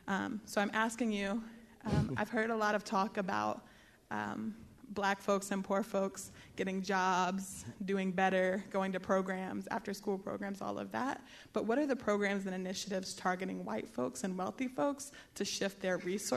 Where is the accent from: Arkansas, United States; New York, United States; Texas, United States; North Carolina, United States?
North Carolina, United States; Charlotte; I was born and raised in Charlotte and currently organized here.